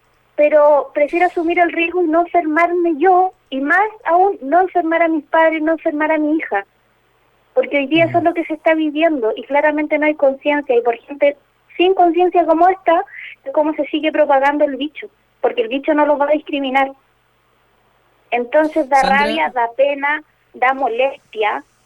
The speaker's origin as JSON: {"language": "Spanish", "country": "Chile", "said": "uno mismo como chileno, dejemos de ser el típico chileno que se anda pasando de listo"}